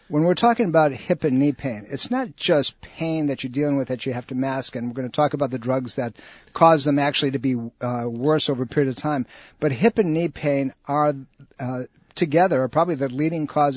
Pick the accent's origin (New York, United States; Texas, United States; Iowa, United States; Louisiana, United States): New York, United States; moved away; This is stuff I grew up with in Western New York State. I left because of this.